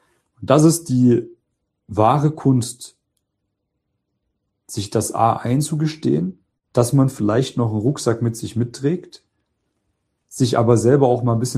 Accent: East Germany, Germany; Ich komme aus Ostdeutschland. Hört man vielleicht nicht raus. Ich habe den Dialekt nicht.

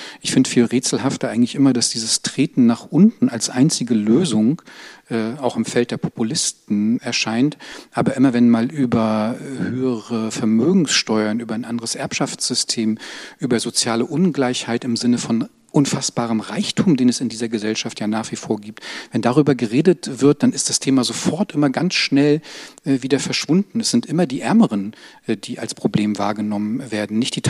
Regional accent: Mecklenburg-Vorpommern, Germany; Ich bin selber in Mecklenburg groß geworden.

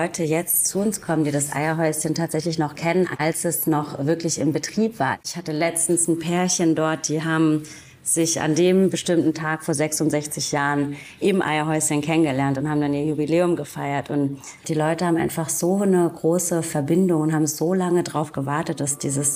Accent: Hamburg, Germany; Ich komme genau ursprünglich aus Hamburg, bin dort geboren und auch aufgewachsen. Meine andere Hälfte quasi ist französisch.

